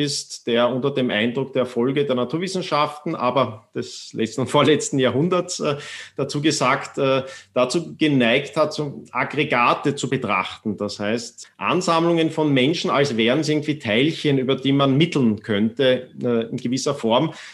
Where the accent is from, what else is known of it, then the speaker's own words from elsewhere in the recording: Austria; ich bin zwar in Österreich aufgewachsen